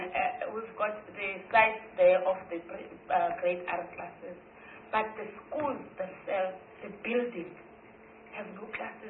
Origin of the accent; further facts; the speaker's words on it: Eastern Cape, South Africa; As already said, I'm from Eastern Cape. I'm a member of this committee.